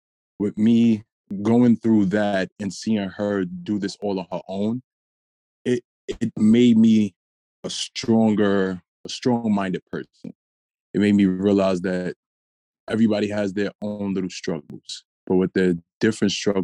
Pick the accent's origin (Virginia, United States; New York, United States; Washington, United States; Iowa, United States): New York, United States; New York City; I am from the Bronx, New York. That is the west side of the Bronx, to be exact, 176 and Grand Ave.